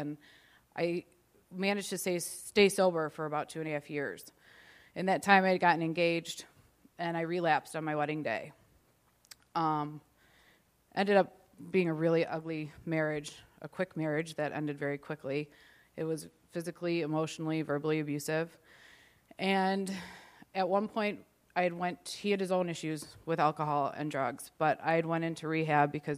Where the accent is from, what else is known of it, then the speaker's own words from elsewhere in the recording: Chicago, Illinois, United States; I'm 33 years old, and I'm from Chicago. I've been in the program for about 6 months, actually. I grew up Catholic. I grew up in the city.